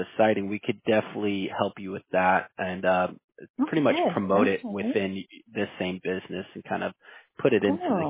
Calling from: Houston, Texas, United States; I am actually out of Houston, Texas with mine.

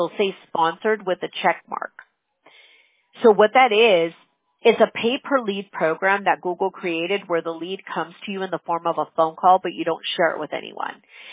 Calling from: Fountain Valley, California, United States; California, Fountain Valley. I mean, you know, we get the luxury of working from home, but I live in Anaheim.

